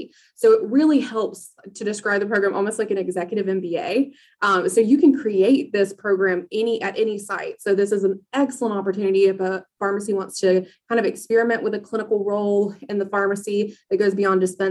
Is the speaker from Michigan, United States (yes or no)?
no; Georgia, United States; I went back to my hometown in Hayhire, Georgia